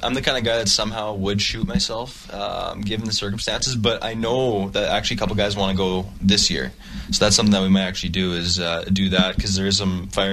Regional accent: Edmonton, Alberta, Canada; back in my hometown in Edmonton

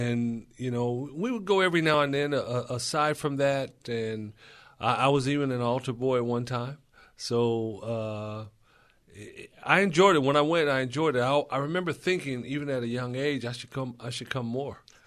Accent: Compton, California, United States; I was born in a hospital in Southgate, but we were raised in Compton, California. So until I moved away and went to college, that's where we lived.

